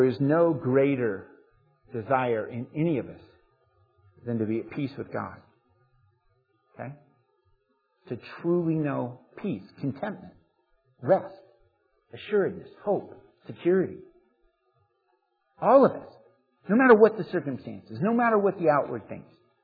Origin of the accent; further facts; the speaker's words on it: United States; I don't even have to submit to Obama, thankfully, as an American, because we're a nation of law.